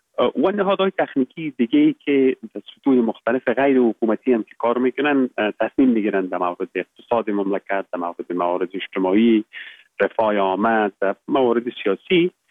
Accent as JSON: {"language": "Persian", "region": "Baghlan", "country": "Afghanistan", "tie": "born there", "also_born_or_lived": "Kabul", "moved": "as an adult", "said": "ما در ولایت بغلان متولد شدیم. یکی از ولسوالی‌هایش خوست و فرنگ نام دارد. صنف 7 مکتب یا صنف 8 مکتب و بعد در لیسه استقلال کابل درس خواندیم. زمینه تحصیل مساعد شد که بعد از صنف 12 بیاییم به انگلستان،"}